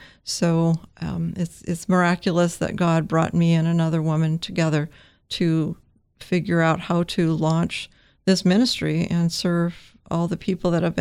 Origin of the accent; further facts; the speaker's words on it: Cottage Grove, Oregon, United States; I was born and raised in Oregon, down in Cottage Grove, and I grew up in a home that did not have faith in it.